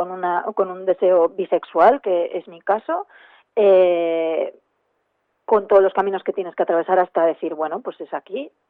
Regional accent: Cascante, Navarre, Spain; Pues yo soy vasca de Cascante, que es un pueblo de la Ribera Navarra

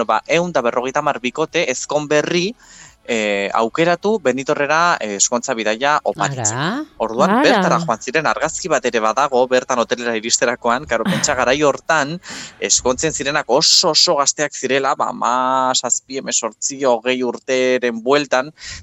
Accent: Basque Country, Spain; baina Gipuzkoarra naiz.

